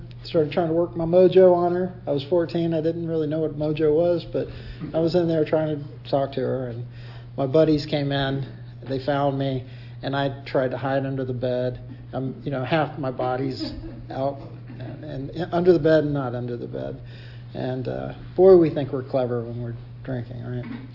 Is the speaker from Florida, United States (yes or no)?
no; Atlanta, Georgia, United States; also born or lived in Ohio; I'm from Atlanta, and I grew up in Atlanta, but I lived in Ohio for a short period of time.